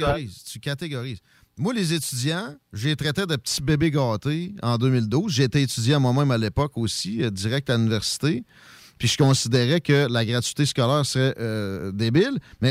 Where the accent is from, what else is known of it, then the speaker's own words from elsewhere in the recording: Quebec, Canada; Moi, je suis un Canadien français, puis j'ai pas peur de le dire, OK? Par contre, Mon origine est complexe à mettre en mots maintenant parce que là, je suis un Québécois.